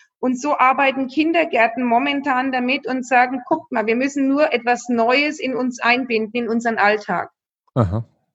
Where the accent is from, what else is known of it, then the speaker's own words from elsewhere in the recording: Nuremberg, Bavaria, Germany; ich komme aus Nürnberg